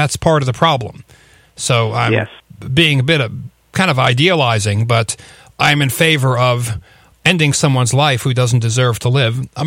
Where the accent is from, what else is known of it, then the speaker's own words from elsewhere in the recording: United States; something that offends me as an American and as a member of the species Homo sapiens